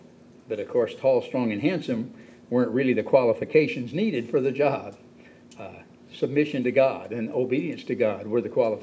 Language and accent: English; Texas, United States; Then I turned it back to Palestine and then realized I reverted to being a Texan.